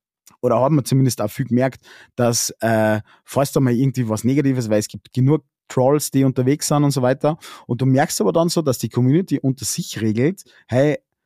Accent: Salzburg, Austria; letztendlich sind wir Salzburger Bauern.

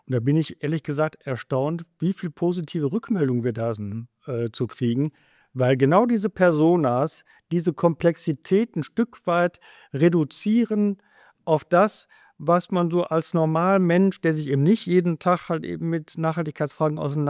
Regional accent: West Germany, Germany; in meiner Wahrnehmung jetzt als Wessi

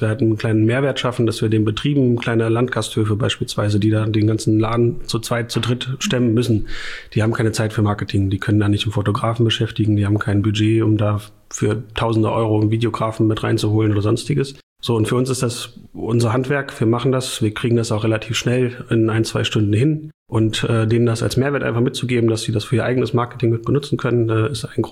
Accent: Saxony-Anhalt, Germany; Und dann nach ein paar Jahren in anderen Städten und im Ausland kam ich dann wieder zurück in die Heimat. Also ich bin auch im Salzlandkreis aufgewachsen.

